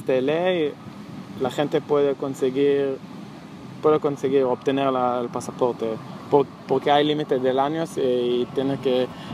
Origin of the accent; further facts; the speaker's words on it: Israel; Creo que soy la primera israelí que asiste de público en este programa.